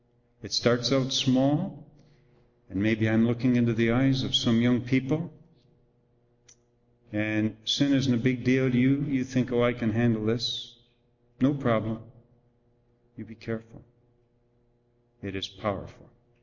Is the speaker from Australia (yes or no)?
no; Canada; I knew all my life, probably, now I grew up in Canada